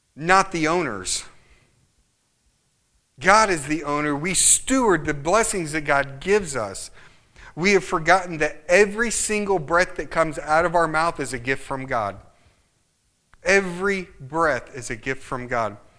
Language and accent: English; Midwest, United States; I'm from the Midwest. It gets really cold.